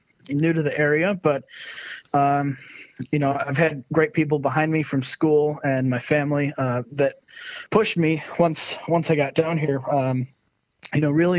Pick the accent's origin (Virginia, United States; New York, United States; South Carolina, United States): New York, United States; Syracuse; I was, you know, born and raised in Syracuse, New York, which is about an hour and a half from Watkins Glen.